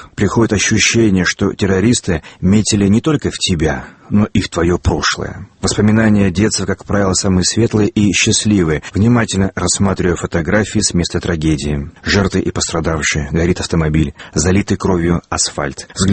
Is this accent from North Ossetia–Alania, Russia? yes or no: yes; Vladikavkaz, North Ossetia–Alania, Russia; born or raised there